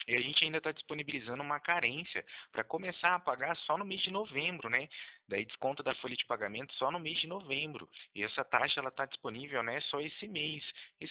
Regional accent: Cornélio Procópio, Paraná, Brazil; Eu sou de Cornélio Procópio, né? Eu falo próximo de, no caso aqui de Londrina, né, bem próximo de Maringá também.

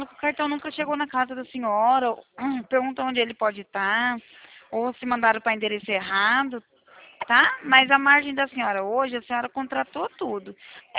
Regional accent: Cornélio Procópio, Paraná, Brazil; Eu sou de Cornélio Procópio, Paraná, aqui perto de Londrina.

